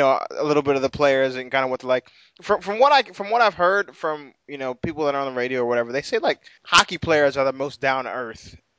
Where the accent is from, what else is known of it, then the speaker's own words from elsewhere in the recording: Maryland, United States; born there; because I was born in Maryland. I was born in Maryland.